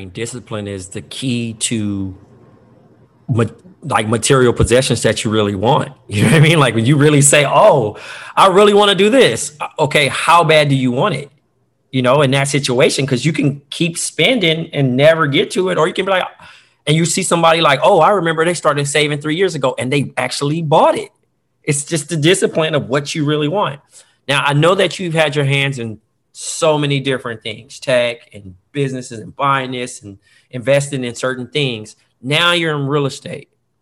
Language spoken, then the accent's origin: English; Compton, California, United States; As a Hub City native, I'm proud of you. Cause like, yeah, growing up, and I mean, you can attest to it, growing up in Compton